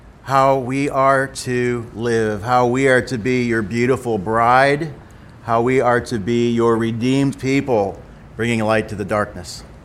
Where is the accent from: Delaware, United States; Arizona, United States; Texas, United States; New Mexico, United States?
Texas, United States; Houston; and we've just gone through in South Texas, our home. Stacy's from Galveston, I'm from Houston area.